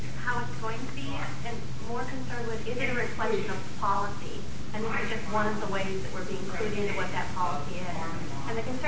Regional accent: Seattle, Washington, United States; I'm from Seattle. My ward is 40% single, and we all go to church.

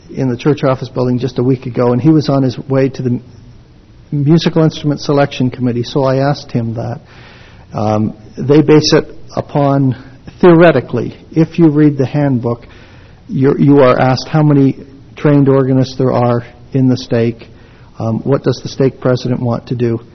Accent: Syracuse, New York, United States; I'm not from Syracuse, Utah. I'm from Syracuse, New York, and I've lived the vast majority of my life east of the Mississippi

